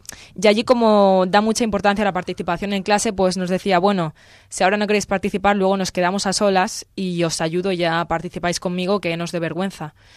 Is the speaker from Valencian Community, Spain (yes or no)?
yes; Elche, Valencian Community, Spain; now in Milan, Italy; Yo vengo de Elche, que es una ciudad pequeña, y la verdad que fue un cambio muy grande y muy positivo para mí.